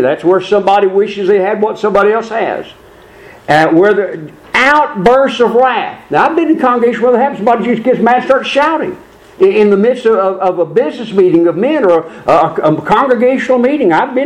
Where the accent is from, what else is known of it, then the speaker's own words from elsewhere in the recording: Conway, United States; where I grew up, in the congregation where I grew up in Conway, there was a bunch of kids.